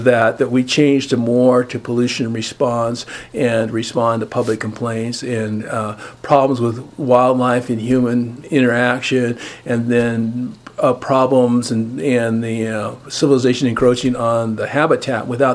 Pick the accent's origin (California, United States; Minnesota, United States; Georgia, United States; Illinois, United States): California, United States; Fort Bragg; And then from Tracy, I transferred to my hometown, the North Coast of Mendocino, Fort Bragg.